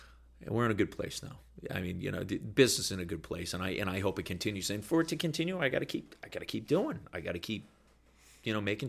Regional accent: Wells, Maine, United States; 109 starts way down in Wells in my hometown.

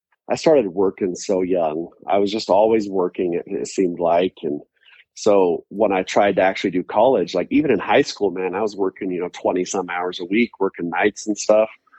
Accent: Taylorsville, Utah, United States; So I was born in Taylorsville, Utah, born and raised.

